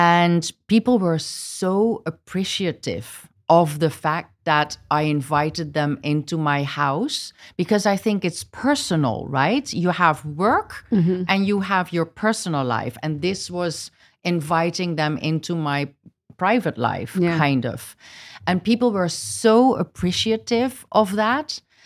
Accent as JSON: {"language": "English", "country": "Netherlands", "tie": "born or raised there", "said": "I grew up in a loving family. I grew up in the Netherlands. Already just being born in the Netherlands makes me privileged. And on top of that, being a white person"}